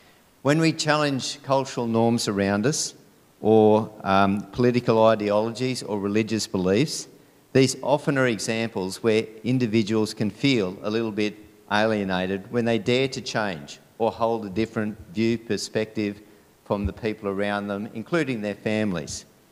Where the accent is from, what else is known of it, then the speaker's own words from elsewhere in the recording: Queensland, Australia; born north of the border in Queensland, and so that's always stuck with me. And so even though I've been in New South Wales for 30 years, I still feel as a Queenslander does